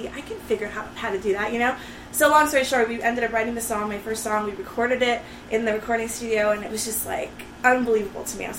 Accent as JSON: {"language": "English", "town": "Los Angeles", "region": "California", "country": "United States", "said": "I'm from Los Angeles, originally a Valley girl. I went to UC San Diego."}